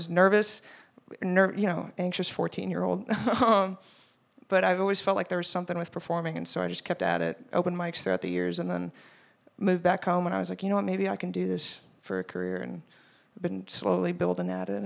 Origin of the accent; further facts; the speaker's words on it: Washington, District of Columbia, United States; I grew up not in Virginia. I actually grew up in D.C. on Capitol Hill.